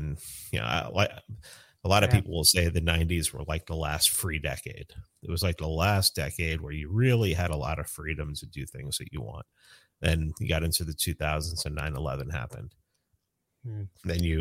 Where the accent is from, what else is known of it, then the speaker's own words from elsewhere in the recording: New York, United States; I mean, I grew up in a time in the Bronx when we didn't even really address race. It was, I got out of New York like right before Sharpton started his shit.